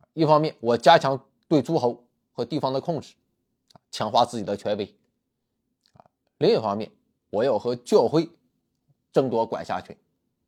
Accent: China; 对我们中国人来讲也是很陌生

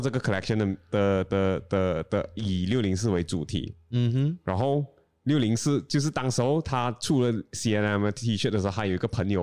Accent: Penang, Malaysia; 所以我们来自槟城的当然就是要记得是04吧

